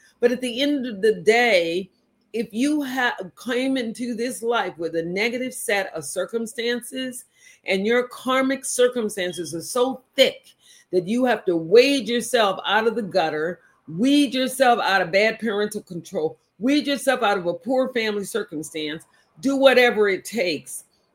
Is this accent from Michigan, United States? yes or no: no; Texas, United States; I grew up in Texas around my brothers and my sisters.